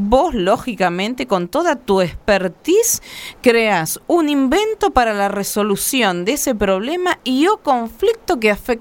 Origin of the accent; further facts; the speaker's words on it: Argentina; un profundo orgullo como argentina y a nivel nacional e internacional